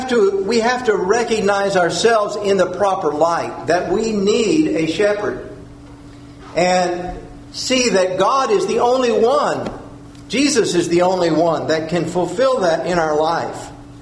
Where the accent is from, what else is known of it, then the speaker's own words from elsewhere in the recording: California, United States; Growing up in California, sometimes we would see the shepherds taking care of the sheep, usually the Basque shepherds.